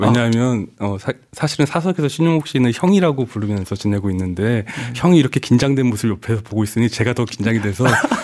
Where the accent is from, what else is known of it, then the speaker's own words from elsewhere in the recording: Gunsan, North Jeolla, South Korea; moved away as an adult; now in Seoul, South Korea; 고등학교까지 지내다 서울로 대학 오면서 가끔 가게 되는 고향이 되었어요.